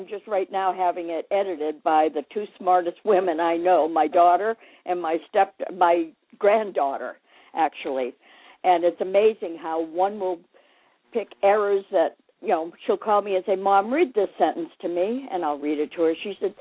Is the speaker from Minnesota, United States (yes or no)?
no; Massachusetts, United States; now in California, United States; In the early 70s, right after I moved to California from Massachusetts, my mother and her sister came for a month-long visit.